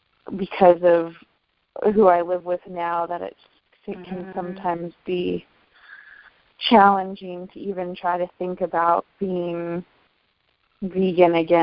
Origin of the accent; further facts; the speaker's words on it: Jackson, Wyoming, United States; I'm from Jackson, Wyoming, and I really enjoyed listening in.